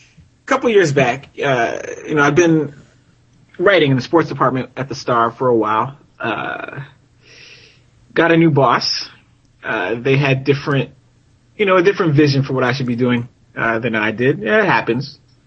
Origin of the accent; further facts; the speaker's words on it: London, United Kingdom; accent: South London; It's okay because Charmaine was there and I got to talk with my South London accent, so it worked out.